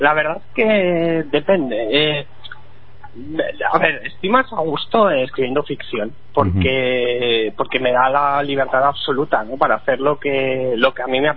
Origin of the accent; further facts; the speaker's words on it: Badalona, Catalonia, Spain; porque yo soy de aquí, de Badalona, una ciudad pegada a Barcelona.